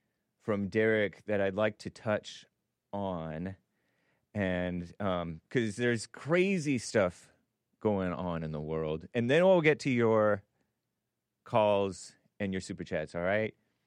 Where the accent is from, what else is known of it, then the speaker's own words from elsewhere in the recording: California, United States; I have to say it a little bit more white than JLP says it, because I am white. I'm from SoCal.